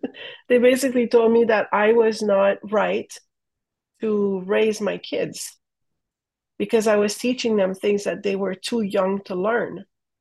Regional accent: Quebec, Canada; I remember once, I'm from Quebec

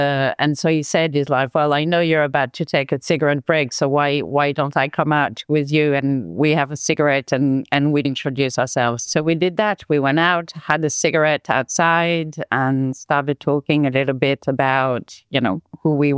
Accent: France; English is a second language; now in Palma, Spain; I'm calling from Mallorca, from Palma de Mallorca. I'm actually French. And after a few years and visiting different countries, I've settled on this beautiful island.

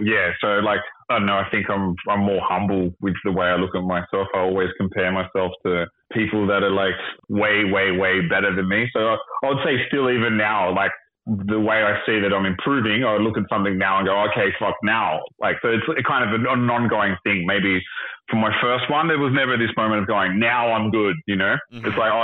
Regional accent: Australia; Well, growing up in Australia, it's the same as like growing up in any kind of like England, Australia, or America.

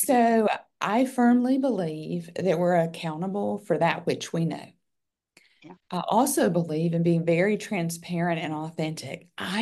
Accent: Georgia, United States; now in Pensacola, United States; So I recently moved to Pensacola, Florida, about 6 months ago. And so I grew up in Georgia.

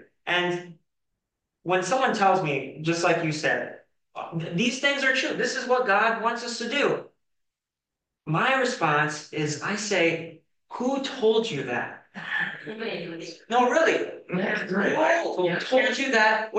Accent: South Dakota, United States; He said North Dakota, but I grew up right underneath it. I'm from South Dakota.

